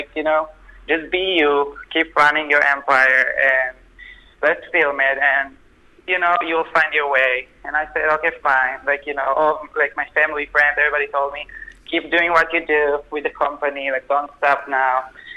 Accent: Israel; moved away as an adult; now in New York, United States; I grew up in Israel. I moved to New York when I was 20.

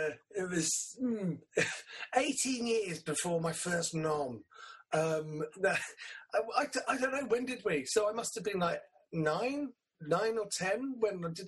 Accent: London, United Kingdom; also born or lived in St Albans; we grew up in London.

